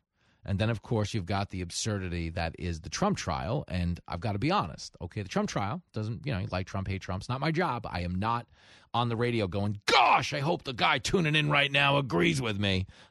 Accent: Long Island, New York, United States; Where I grew up on Long Island, we still have United Skates. We have the Skatosaurus, the guy in the dinosaur costume.

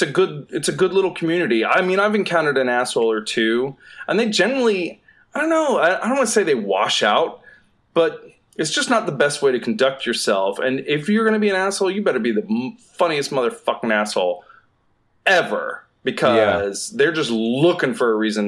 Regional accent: Southeast, United States; because I'm from the Southeast and I moved out here to be an actor.

